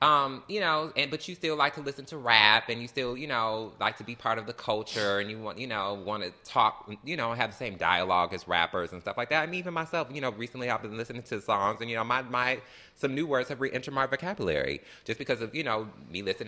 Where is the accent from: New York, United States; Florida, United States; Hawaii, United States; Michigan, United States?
Michigan, United States; Detroit; To me, a nigga, we are from Detroit.